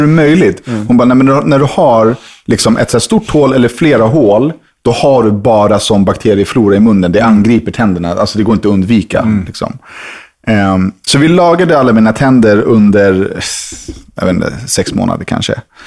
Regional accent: Stockholm, Stockholm County, Sweden; hon var från Djursholm, jag var från Högdalen.

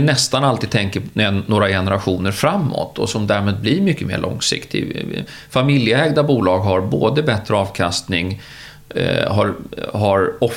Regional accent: Norrköping, Östergötland, Sweden; I Norrköping, i en liten villaförort som ligger utanför Norrköping som heter Linde.

